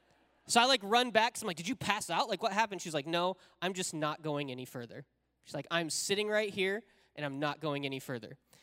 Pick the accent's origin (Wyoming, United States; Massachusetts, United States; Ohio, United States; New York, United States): Wyoming, United States; I'm from Wyoming. I don't know how tides work.